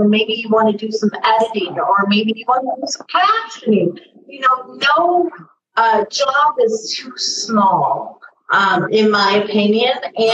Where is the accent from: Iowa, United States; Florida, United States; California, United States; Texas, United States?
Iowa, United States; I'm from Iowa. Zach is from Iowa. Obviously, a majority. Guys, we love Iowa.